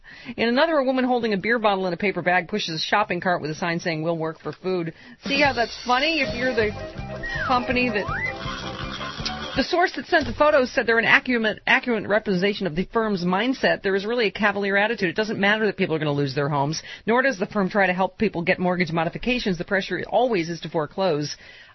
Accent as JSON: {"language": "English", "town": "Buffalo", "region": "New York", "country": "United States", "tie": "born or raised there", "said": "when Sexy Liberal Buffalo? My hometown, November 19th."}